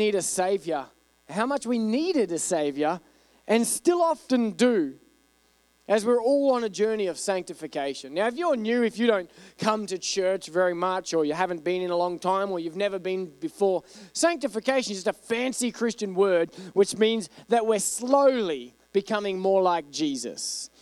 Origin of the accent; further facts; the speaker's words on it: Australia; now in United States; I'm from Australia where dogs live outside.